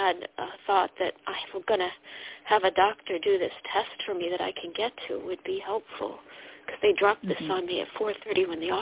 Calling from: Connecticut, United States; Oh, Connecticut.

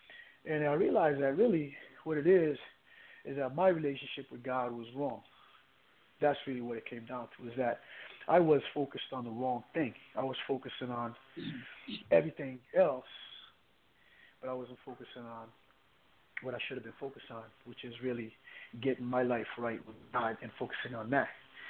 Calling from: San Diego, California, United States; calling from California, San Diego.

